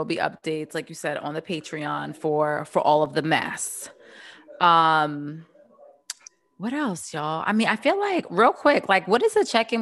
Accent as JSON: {"language": "English", "town": "Baltimore", "region": "Maryland", "country": "United States", "said": "I'm from Baltimore, so you know, we only got East and West."}